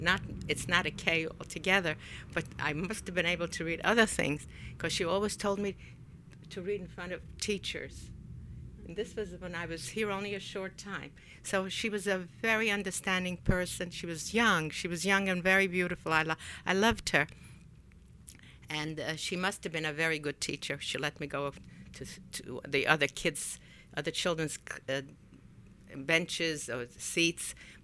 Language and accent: English; Poland; English is a second language; moved away; I came from Poland, and I could read Polish very well. So I came here and read the same sort of alphabet.